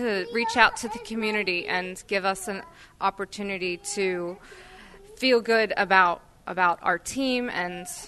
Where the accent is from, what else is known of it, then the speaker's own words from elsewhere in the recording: Federal Hill, Maryland, United States; Federal Hill.